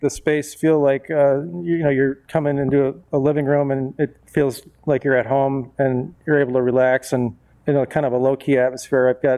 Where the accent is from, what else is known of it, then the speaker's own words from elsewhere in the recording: Geneva, United States; I'm from Geneva, so I've always been in the area